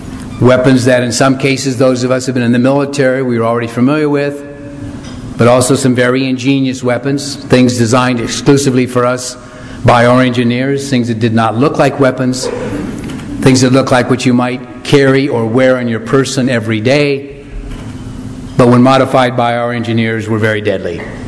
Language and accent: English; Iowa, United States; I was born and raised in Iowa. I graduated from the University of Iowa.